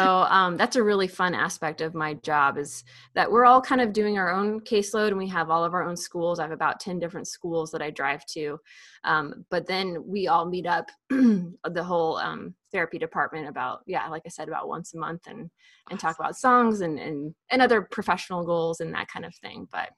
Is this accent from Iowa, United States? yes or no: yes; Iowa, United States; And so I'm from Iowa, and I contacted the University of Iowa about their equivalency and master's program.